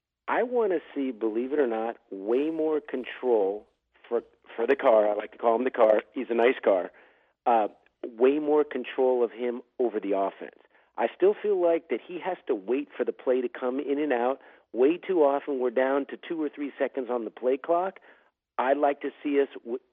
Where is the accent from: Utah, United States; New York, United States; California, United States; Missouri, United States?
California, United States; Piedmont; also born or lived in Oakland; Well, I was born in Oakland. I grew up in Piedmont, California, which is diehard Raider country.